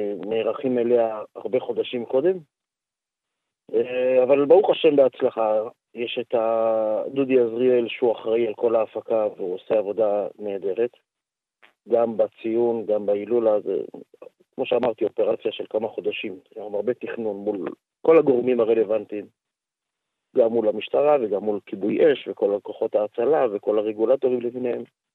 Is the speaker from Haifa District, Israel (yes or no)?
no; Jerusalem, Jerusalem District, Israel; אני ירושלמי, נולדתי בירושלים, ההורים עד היום בירושלים.